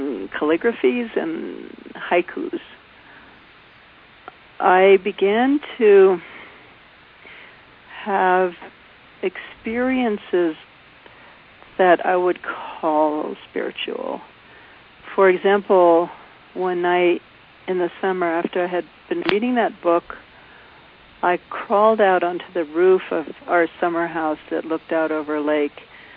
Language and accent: English; New Hampshire, United States; also born or lived in Maine; Well, I grew up in New England, born in Maine, and then from 8 years on, grew up in New Hampshire.